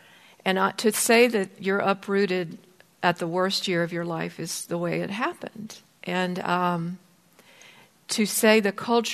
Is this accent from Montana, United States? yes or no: yes; Bozeman, Montana, United States; as the oldest child of four, growing up in Bozeman, Montana, I had a great childhood.